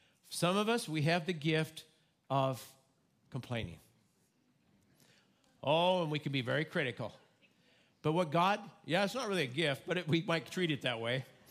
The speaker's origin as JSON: {"language": "English", "region": "Midwest", "country": "United States", "tie": "born or raised there", "said": "You know, growing up in the Midwest and also being involved in agriculture"}